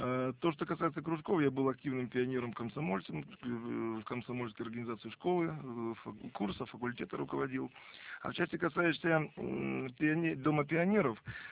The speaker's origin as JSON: {"language": "Russian", "town": "Velyki Sorochyntsi", "region": "Poltava Oblast", "country": "Ukraine", "tie": "born there", "said": "Родился в Полтавской области на Украине. Я по соседству в Великих Сорочницах родился, по соседству с великим нашим российским писателем Николаем Васильевичем Гоголем."}